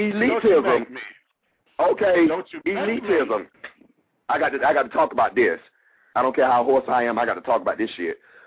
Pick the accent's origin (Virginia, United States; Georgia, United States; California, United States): Georgia, United States; Atlanta; because I'm born and raised in Atlanta. And I'm a real native, not one of them other folk. I'm a real native. Yeah, born in, like I said, born in Greater Hospital, all that shit. Real native, went to Atlanta. Grew up in Atlanta Public Schools, okay?